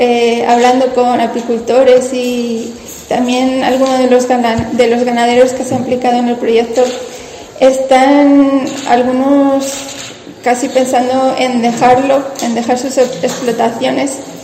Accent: Villaveza de Valverde, Castile and León, Spain; otra foto que hice en un incendio que hubo muy pequeño en mi pueblo, Villaveza de Valverde, el pasado verano

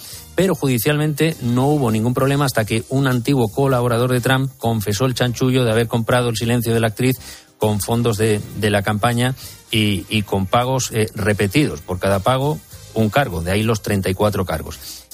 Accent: Spain; como patriota español que soy, orgulloso de mi identidad y de mi cultura

